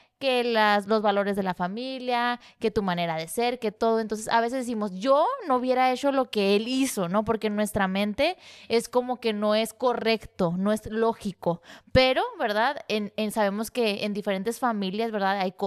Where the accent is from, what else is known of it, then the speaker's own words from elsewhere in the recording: Mexico; Al ahí se va, como todo mexicano, sí.